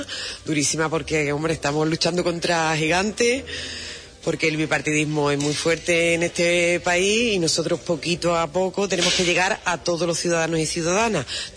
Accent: Huelva, Andalusia, Spain; nosotros mis padres son de Zalamea, pero mi padre ha trabajado aquí en Huelva toda la vida, y bueno, nací en Huelva y nos quedamos aquí en este barrio a vivir, y aquí he estado viviendo toda mi vida hasta el año 2000 que me casé y me fui fuera.

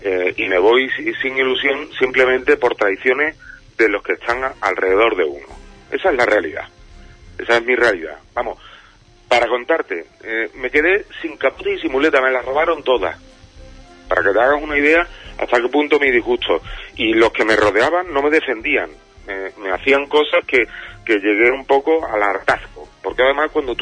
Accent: Cabeza Rubia, Andalusia, Spain; also born or lived in Seville; yo he crecido en Cabeza Rubia, en el Andévalo de Huelva, ¿sabes lo que te digo? ¿Sabes? Yo nací en Sevilla, pero me he criado en Huelva. Tengo las dos tierras metidas dentro de mí

